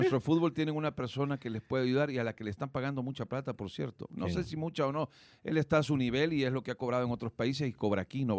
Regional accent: El Salvador; porque yo soy salvadoreño.

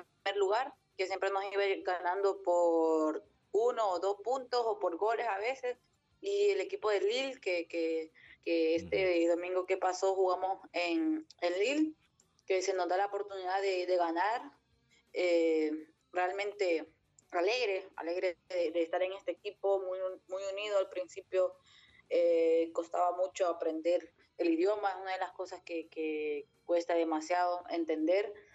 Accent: El Salvador; Como salvadoreña creo que ha sido un poco difícil adaptarme a muchas cosas nuevas.

